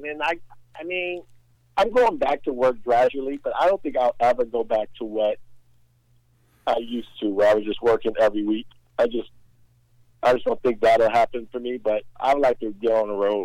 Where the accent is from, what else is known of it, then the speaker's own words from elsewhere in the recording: Chicago, Illinois, United States; Yeah, born and raised in Chicago.